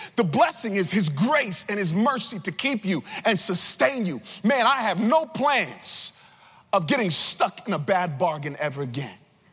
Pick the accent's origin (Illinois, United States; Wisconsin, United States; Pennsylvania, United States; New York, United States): New York, United States; Brooklyn; I'm from New York City. I'm from Brooklyn, man. Boogie down, Bronx.